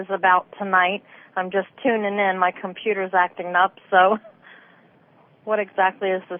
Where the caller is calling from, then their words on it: Maryland, United States; I'm calling from Maryland.